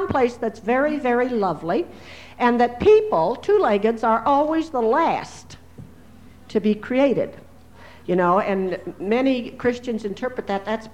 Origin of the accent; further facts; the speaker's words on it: United States; now I come from the Seneca, and one of our main creation stories is that the name of this country, the United States of America